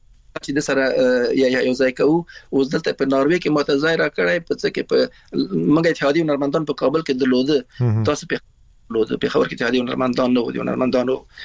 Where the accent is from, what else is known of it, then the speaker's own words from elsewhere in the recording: Afghanistan; now in Iran; موږ نشو ویلای چې موږ د افغانستان راغلی یو نو ایران راغلی